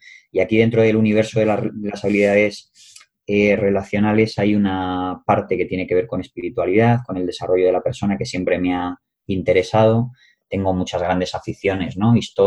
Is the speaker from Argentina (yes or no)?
no; Madrid, Community of Madrid, Spain; born there; Nací en Madrid